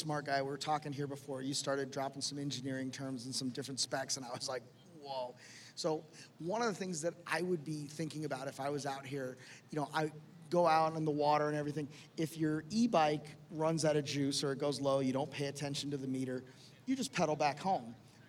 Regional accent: Miami, Florida, United States; we go later to Miami, which is my hometown, so obviously dolphin fan, right?

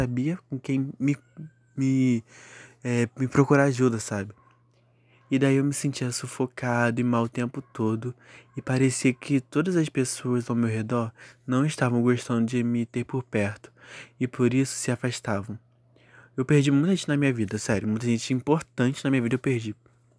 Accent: Rio de Janeiro, Brazil; tenho 20 anos, sou nascido e criado no Rio de Janeiro

